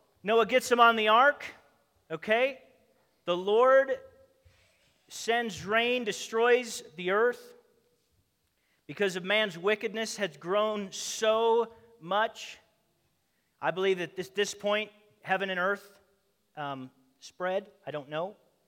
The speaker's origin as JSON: {"language": "English", "country": "United States", "said": "I don't know. I'm American."}